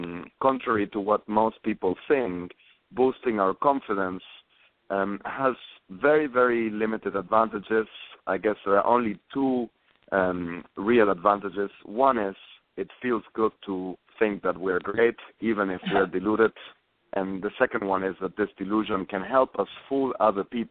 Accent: Argentina; also born or lived in South America; I grew up mostly in Argentina and spent a lot of time in South America

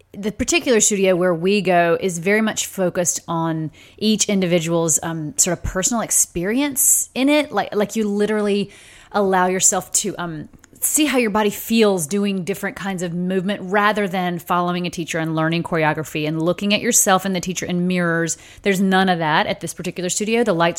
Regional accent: Deep South, United States; But like, because, I mean, I grew up in the Deep South.

